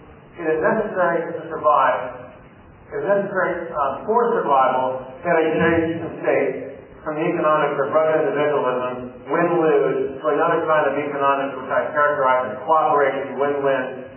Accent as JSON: {"language": "English", "town": "Los Angeles", "region": "California", "country": "United States", "said": "Knocked on the door, said, \"We're from Los Angeles.\" I went up first, and we're from Los Angeles visiting, researching Deming."}